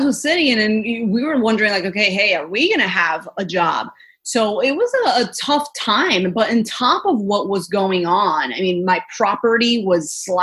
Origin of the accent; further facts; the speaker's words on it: Jersey City, New Jersey, United States; So I grew up in Jersey City, New Jersey.